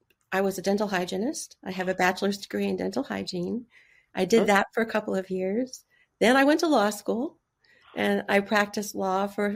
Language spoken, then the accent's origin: English; Missouri, United States; also born or lived in Kansas / North Dakota / Switzerland; now in Westport, United States; My family moved a ton. I grew up in all over the Midwest, okay. Different places in Missouri, different places in Kansas. I lived for a while in North Dak